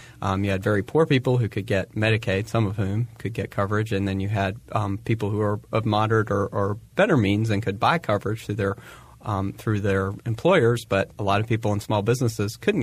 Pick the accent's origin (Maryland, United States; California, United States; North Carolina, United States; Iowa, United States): North Carolina, United States; Chapel Hill; Well, there's no question that the main reason is I grew up in Chapel Hill.